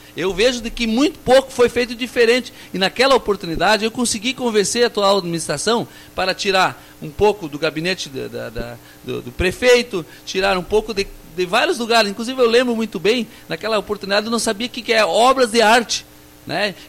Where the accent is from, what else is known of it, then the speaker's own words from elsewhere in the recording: Brazil; eu sou do Rincão Despraiado, nasci e me criei no Rincão Despraiado, próximo ao Salão Verde, muito próximo ao cemitério municipal.